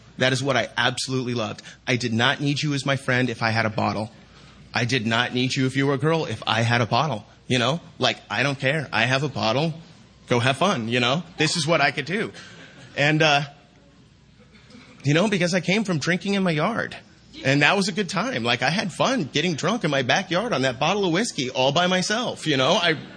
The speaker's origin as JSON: {"language": "English", "town": "Sacramento", "region": "California", "country": "United States", "tie": "born or raised there", "said": "I grew up in Sacramento."}